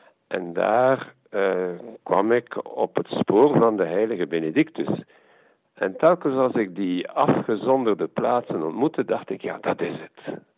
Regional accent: Bruges, West Flanders, Belgium; ik ben een Bruggeling die relatief jong in een Benedictijns klooster binnengestapt is. Dat was in 64 en toen was ik 19 jaar.

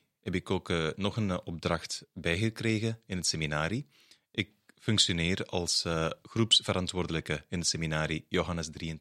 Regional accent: Tamil Nadu, India; Ik kom uit India. Dus als ik nu India zeg, is echt heel groot. Dus ik kom uit de streek Tamil Nadu. Dat is helemaal het zuiden van India.

